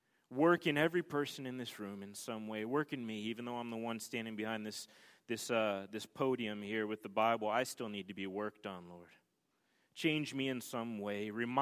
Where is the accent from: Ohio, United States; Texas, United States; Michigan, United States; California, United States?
California, United States; Los Angeles; I grew up a skateboarder in Los Angeles, California.